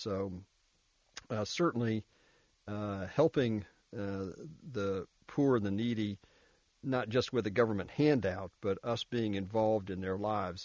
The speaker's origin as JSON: {"language": "English", "region": "Florida", "country": "United States", "said": "We're from Florida, where it's this morning when I got up, before the sun got up, the heat index was 88 degrees."}